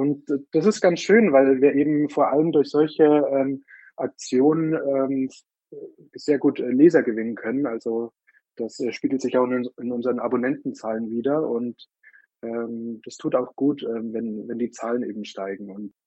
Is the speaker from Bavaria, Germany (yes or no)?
yes; Munich, Bavaria, Germany; Richtig, ja, ich bin gebürtiger Münchner.